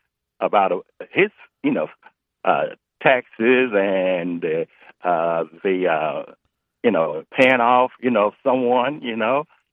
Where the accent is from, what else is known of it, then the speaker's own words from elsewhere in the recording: Arkansas, United States; I'm from Arkansas. We grew up tough, you know